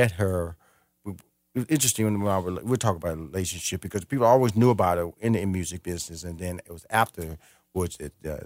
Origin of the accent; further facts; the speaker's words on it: Missouri City, Texas, United States; This is important because I grew up near Missouri City.